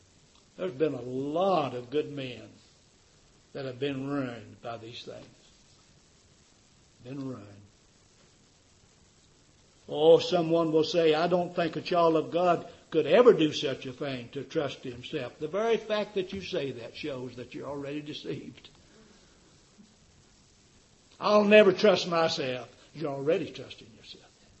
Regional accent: Tennessee, United States; I was raised down in Tennessee. We bought one pair of shoes a year that I remember.

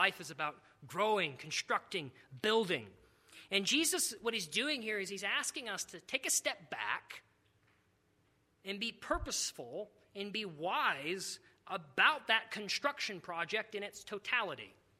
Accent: New Mexico, United States; they're very similar actually to the climate that I grew up in New Mexico.

